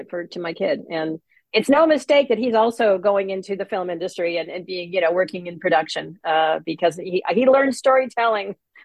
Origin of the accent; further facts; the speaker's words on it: Camarillo, California, United States; I grew up in Camarillo, which is, for anybody who's not in California, it's sort of midway between Ventura and Los Angeles.